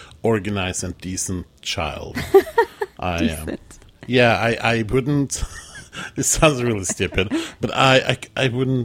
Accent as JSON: {"language": "English", "region": "Oslo", "country": "Norway", "tie": "born or raised there", "second_language": "English", "moved": "yes", "lives_now": "New York, United States", "said": "I grew up in Oslo, Norway."}